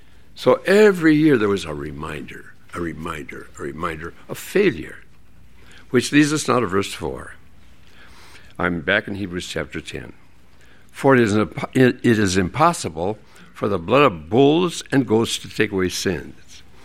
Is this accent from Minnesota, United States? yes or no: yes; Hinckley, Minnesota, United States; You may remember I grew up in Hinckley, Minnesota, where the men are men and pansies are flowers and women are slightly above average.